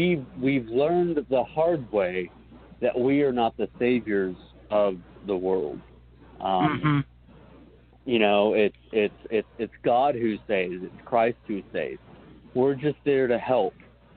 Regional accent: Texas, United States; You know, you would think growing up in Texas, I would know Spanish, but I took French all through high school.

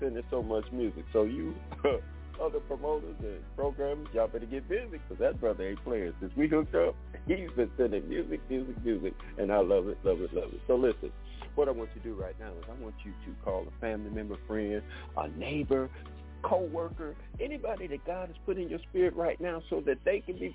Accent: Detroit, Michigan, United States; also born or lived in Pine Bluff; Y'all know, I grew up in Detroit, yes. But this is my birthplace that I had to come back

